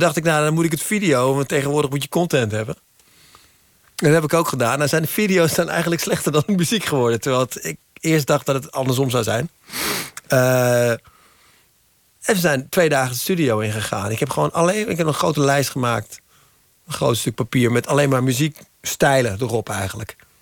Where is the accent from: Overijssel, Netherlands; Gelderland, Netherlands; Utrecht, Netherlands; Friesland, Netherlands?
Overijssel, Netherlands; Deventer; born there; Ik ben in Deventer geboren.